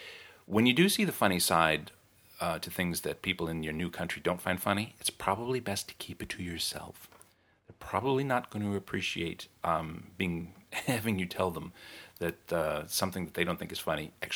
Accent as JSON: {"language": "English", "country": "New Zealand", "also_born_or_lived": "United States", "said": "Because as a New Zealander by way of America, I find the whole Australia-New Zealand rivalry thing a bit funny."}